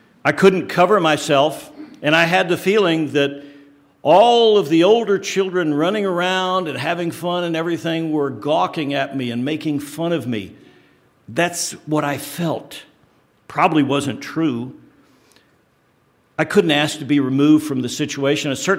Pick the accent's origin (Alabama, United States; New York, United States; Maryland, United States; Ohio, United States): Maryland, United States; Thurmont; born there; I was born in Maryland, a little town right where Camp David is called Thurmont, Maryland.